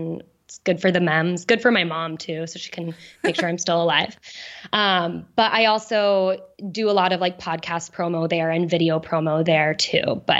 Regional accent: Iowa, United States; because I'm from Iowa, so we have like roadkill deer

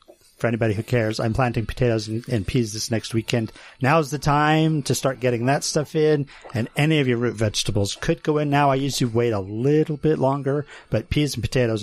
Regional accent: Iowa, United States; What was funny is growing up in Iowa.

